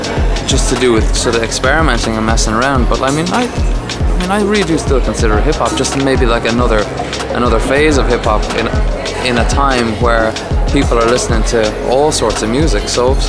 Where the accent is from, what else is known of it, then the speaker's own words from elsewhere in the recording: Glasgow, Scotland, United Kingdom; also born or lived in Dublin, Ireland; now in New York, United States; I'm originally from Dublin, Ireland. Grew up musically in Glasgow, Scotland, I think, and currently in New York.